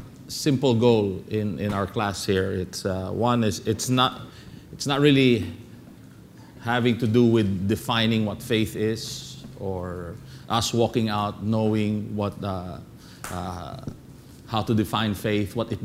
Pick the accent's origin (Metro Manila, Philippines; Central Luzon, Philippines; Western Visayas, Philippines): Western Visayas, Philippines; Bacolod; So growing up I come from Bacolod, growing up in the province, life was very simple.